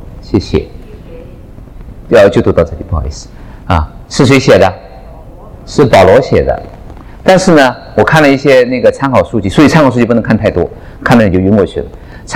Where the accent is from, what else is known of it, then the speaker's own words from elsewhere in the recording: China; 同时他也没有看得太低，这是我们中国人有的时候比较容易做的一点，大家都比较客气，对吧？